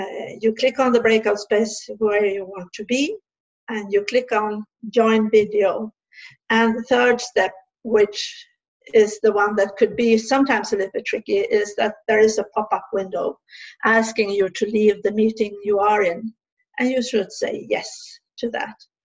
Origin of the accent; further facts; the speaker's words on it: Sweden; I'm from Sweden. I live in the western part of Sweden.